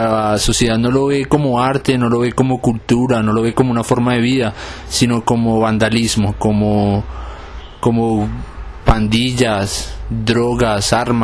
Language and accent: Spanish; Bogotá, Colombia; tengo 23 años y soy un grafitero de Bogotá.